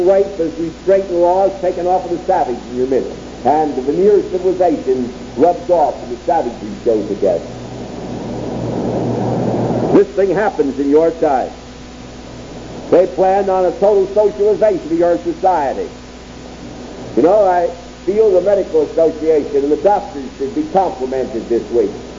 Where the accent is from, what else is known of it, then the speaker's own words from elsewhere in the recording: New England, United States; And I was raised in New England State, but there were no difference in any other part of the country.